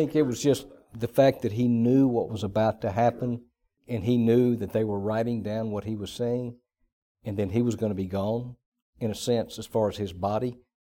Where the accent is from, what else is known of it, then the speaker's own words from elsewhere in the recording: Mississippi, United States; Some guys grew up in the South, like I grew up in Mississippi.